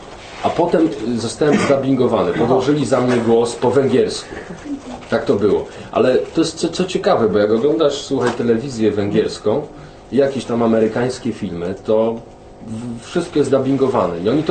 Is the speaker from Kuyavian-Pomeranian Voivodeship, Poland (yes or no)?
no; Tarnów, Lesser Poland, Poland; powiem tylko tyle, że to, że jestem z Tarnowa, miało, nie wiem czy decydujące, ale miało duże znaczenie, że zagrałem w tym filmie.